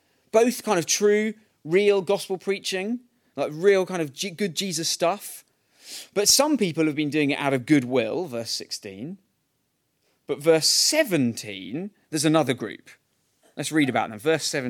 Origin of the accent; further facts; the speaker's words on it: United Kingdom; My British passport shows me that I'm a British citizen. So if I go on holiday to Spain or what have you, or have to go on business somewhere, then it reminds me where I belong, that my home is here in Britain.